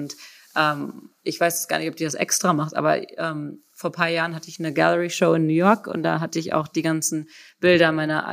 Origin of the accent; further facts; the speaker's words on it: Lüdenscheid, North Rhine-Westphalia, Germany; weil ich komme aus Lüdenscheid, das ist halt im Sauerland und nicht, das ist eine Stunde entfernt von Köln.